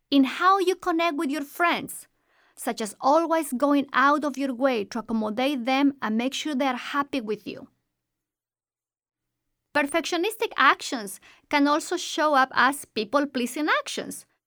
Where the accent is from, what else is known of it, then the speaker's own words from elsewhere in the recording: Bolivia; moved away as an adult; now in United States; After living almost all my life in Bolivia, in 2001, I moved to the States and completed a doctoral degree in clinical psychology.